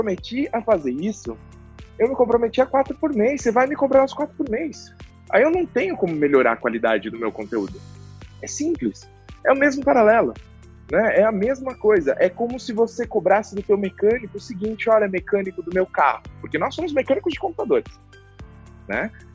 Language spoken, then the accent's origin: Portuguese; São Paulo, Brazil; sou do interior de São Paulo